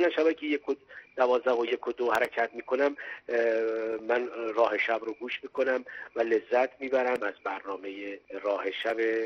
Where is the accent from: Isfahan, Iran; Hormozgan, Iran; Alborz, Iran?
Hormozgan, Iran; من بچه جنوب هستم، اصالتا و زادگاه من در واقع برمیگرده هرمزگان، شهر مینا.